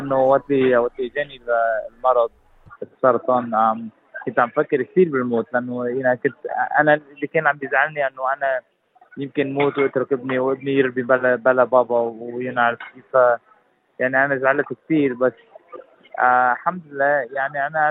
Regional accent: Lebanon; now in Australia; إحنا لبنانية وكنا في مدرسة أسترالية.

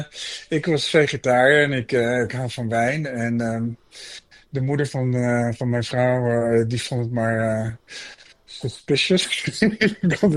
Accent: Amsterdam, North Holland, Netherlands; now in Brisbane, Australia; Ik ben in Amsterdam opgegroeid. Dus mijn vrouw en ik dachten, we gaan terug naar Brisbane.

